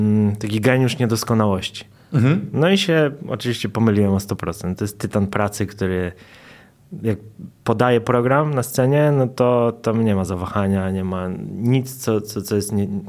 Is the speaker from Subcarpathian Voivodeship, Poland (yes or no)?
no; Masovian Voivodeship, Poland; że jestem spod Warszawy. Po prostu tutaj jest...